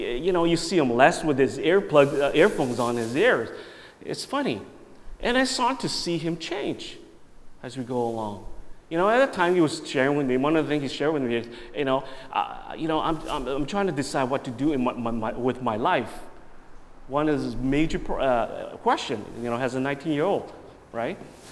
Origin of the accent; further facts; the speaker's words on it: Saskatchewan, Canada; I'm from Saskatchewan.